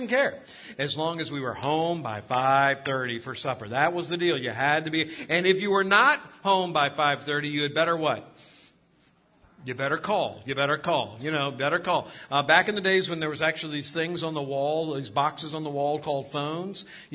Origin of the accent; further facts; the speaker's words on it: Virginia, United States; There, I grew up on Diane Lane right up there at the top of 301 heading into Henrico.